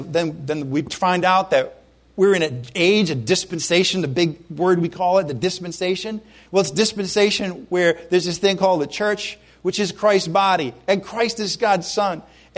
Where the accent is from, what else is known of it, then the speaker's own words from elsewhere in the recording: Rhode Island, United States; You know, I grew up in Rhode Island. It was the 60s and the 70s, and I was just a normal kid.